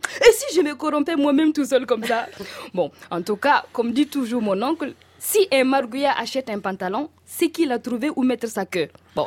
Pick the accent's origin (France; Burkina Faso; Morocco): Burkina Faso; Chez nous, au Burkina, c'est plus simple.